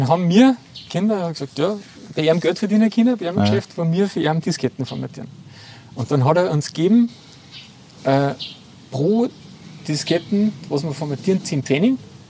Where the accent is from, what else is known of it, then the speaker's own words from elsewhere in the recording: Upper Austria, Austria; Wir sind ja im Innviertel aufgewachsen.